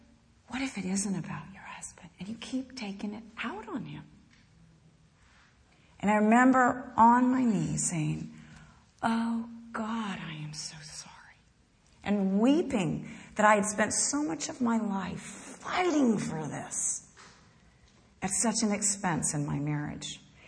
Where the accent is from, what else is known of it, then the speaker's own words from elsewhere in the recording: Asheville, North Carolina, United States; I had the desire in my heart to live in my hometown in Asheville, North Carolina